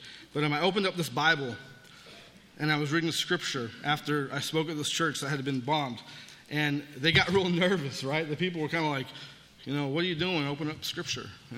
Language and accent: English; California, United States; I grew up in California, and church really wasn't part of our DNA.